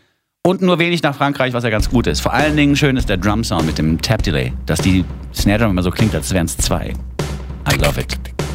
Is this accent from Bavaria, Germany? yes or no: yes; Nuremberg, Bavaria, Germany; Hallo, ich komme aus Nürnberg.